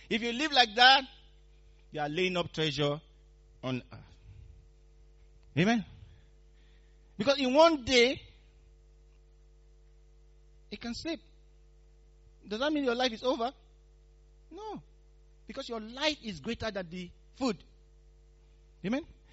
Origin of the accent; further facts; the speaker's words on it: Nigeria; When I was growing up in Nigeria, I could never talk like this. Because we had sunshine all the time.